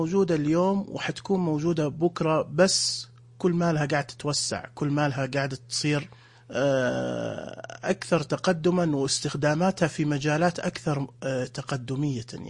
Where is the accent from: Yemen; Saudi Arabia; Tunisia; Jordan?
Saudi Arabia; بلادنا المملكة العربية السعودية تعد الأولى في الوطن العربي اهتماما بمجال الذكاء الاصطناعي